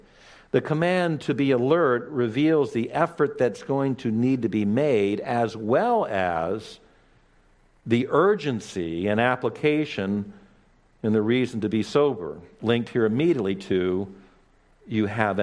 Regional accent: California, United States; Growing up in California, you constantly get these warnings.

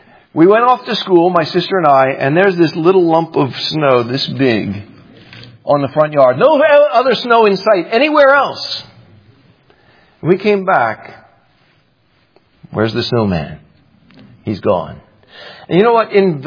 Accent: New Orleans, Louisiana, United States; As a kid, you know, I grew up in New Orleans. And in New Orleans, we did not get much snow.

